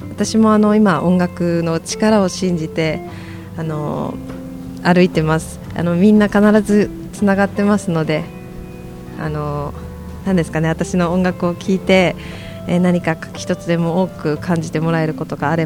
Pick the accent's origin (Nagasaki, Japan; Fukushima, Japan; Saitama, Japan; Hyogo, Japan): Fukushima, Japan; Namie; 今日は故郷の浪江町から一番近いところで歌うことができましたね。